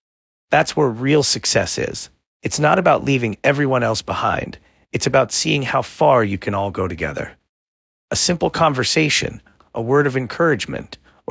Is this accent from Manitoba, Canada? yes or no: yes; Winnipeg, Manitoba, Canada; growing up in Winnipeg, I had to get creative if I wanted to play hockey.